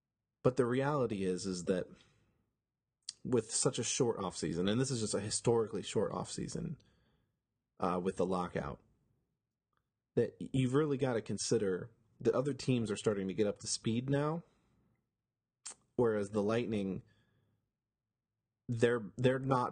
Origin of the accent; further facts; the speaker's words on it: Port Charlotte, Florida, United States; Showed up to Port Charlotte, which I consider to be sort of my hometown